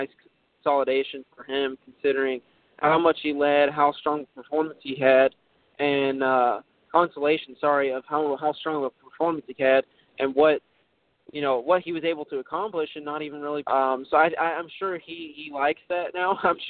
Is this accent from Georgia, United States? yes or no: no; Louisville, Kentucky, United States; It's a cool way to still be in touch with my hometown, even though I'm touring around the country and going to so many different states. It's a way that kind of brings our community in Louisville somebody to watch